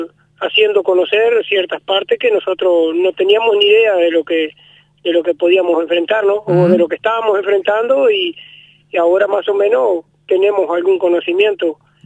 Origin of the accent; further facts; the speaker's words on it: Durazno, Uruguay; soy del departamento de Durazno, por razones de trabajo ando en el departamento.